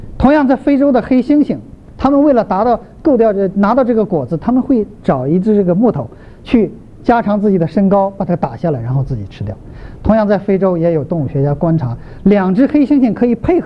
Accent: China; 我们大陆人中间，我想在中国大陆，如果大学进行教，小学上到大学，都有这么一个概念

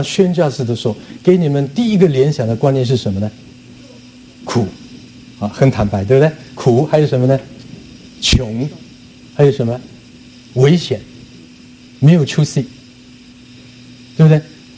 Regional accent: Hong Kong; 还好我是从香港来的，所以我晓得香港的情形。

